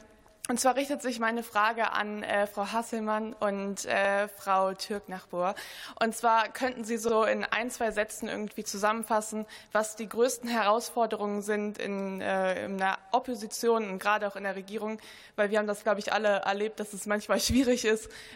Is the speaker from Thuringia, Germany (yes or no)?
no; Hanover, Lower Saxony, Germany; ich komme aus Hannover, Niedersachsen